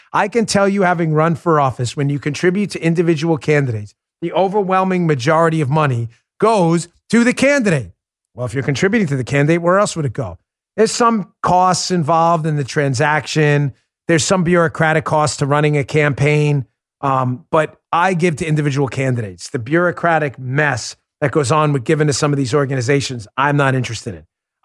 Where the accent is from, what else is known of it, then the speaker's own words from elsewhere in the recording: New York, United States; I have a really terrible mouth. It's growing up in New York.